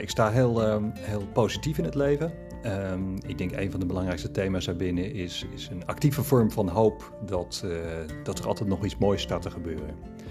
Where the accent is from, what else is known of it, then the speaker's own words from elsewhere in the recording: Purmerend, North Holland, Netherlands; born there; Ik ben een Purmerender. Dus dat is wel Noord-Holland, in dezelfde regio, zeg maar.